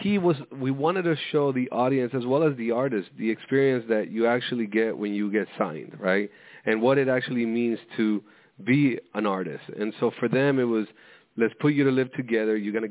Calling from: Miami, Florida, United States; Miami, Florida, which today finally seems to be sunny.

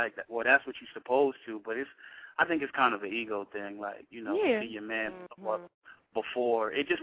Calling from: Camden, New Jersey, United States; Beast Camden, South Jersey.

